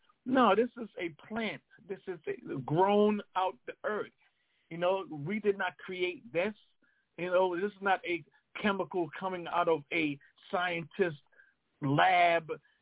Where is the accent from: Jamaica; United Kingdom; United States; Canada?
Jamaica; Because I got locks and I'm Jamaican, that means I smoke weed?